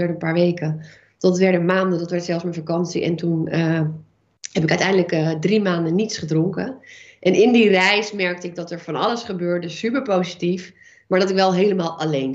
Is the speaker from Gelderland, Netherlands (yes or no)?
no; North Holland, Netherlands; Judith en ik zijn oud-collega's van elkaar. En ik kom uit de kop van Noord-Holland vandaan.